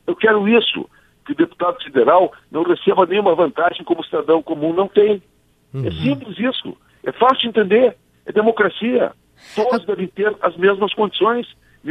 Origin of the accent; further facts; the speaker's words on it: Cruz Alta, Rio Grande do Sul, Brazil; now in Porto Alegre, Brazil; Não, eu sou natural de Cruz Alta, mas eu resido em Porto Alegre.